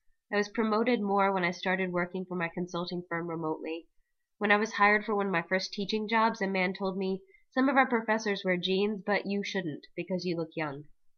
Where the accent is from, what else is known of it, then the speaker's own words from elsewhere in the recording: the South, United States; Growing up in the South under Reagan and the woman as second-class citizen culture did nothing to bolster my self-regard.